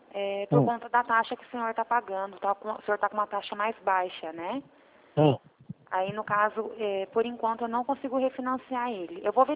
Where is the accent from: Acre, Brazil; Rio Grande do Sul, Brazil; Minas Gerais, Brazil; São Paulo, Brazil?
São Paulo, Brazil; Hortolândia; Eu sou de Hortolândia.